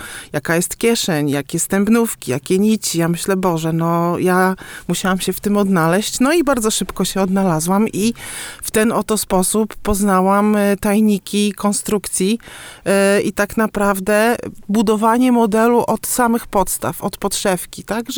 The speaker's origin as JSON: {"language": "Polish", "town": "Kętrzyn", "region": "Warmian-Masurian Voivodeship", "country": "Poland", "said": "jestem z Kętrzyna."}